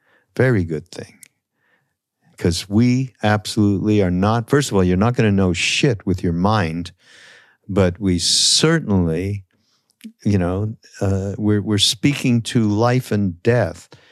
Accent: Montreal, Quebec, Canada; I've had many French friends when I was growing up in Montreal.

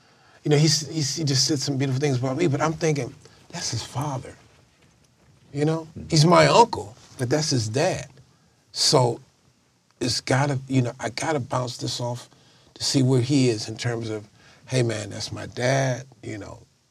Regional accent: Chicago, Illinois, United States; I'm from Chicago.

